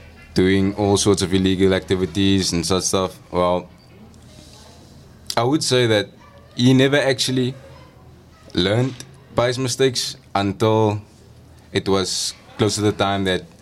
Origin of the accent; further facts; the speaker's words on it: Strandfontein, Western Cape, South Africa; Well, I'm 16 years old. I'm from Strandfontein Village. I attend Strandfontein High School.